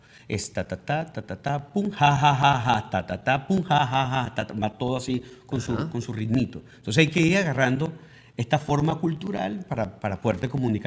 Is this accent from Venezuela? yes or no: yes; Venezuela; moved away; soy un venezolano que está llegando acá, soy un latino, cuáles son mis impresiones, cómo me empiezo a entender con la ciudad.